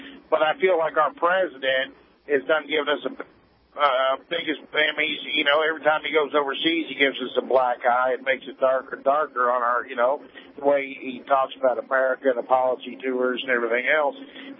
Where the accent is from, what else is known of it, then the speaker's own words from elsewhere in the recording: United States; I'm American, I'm proud to be American, and screw the rest of them, I really don't care.